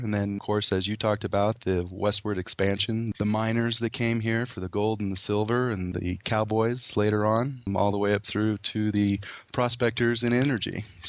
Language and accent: English; Kansas, United States; now in Colorado, United States; I'm originally from the Midwest, grew up in Kansas, and then moved all around after university and ended up here in Colorado about 13 years ago.